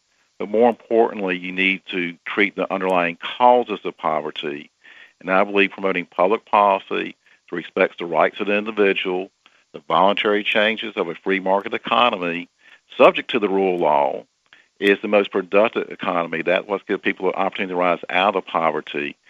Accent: Fuquay Springs, North Carolina, United States; also born or lived in Raleigh; I grew up in North Carolina from the small town of Fuquay Springs, and later my family moved to Raleigh.

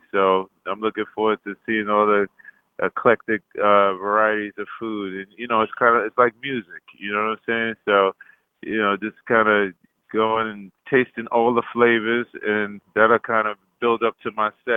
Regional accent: New York City, New York, United States; Well, I grew up in New York City, which is, you know, New York City is an eclectic city

